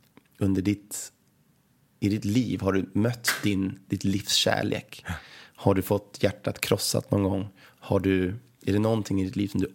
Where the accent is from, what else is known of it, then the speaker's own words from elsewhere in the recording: Sweden; jag har mina begränsningar som svensk.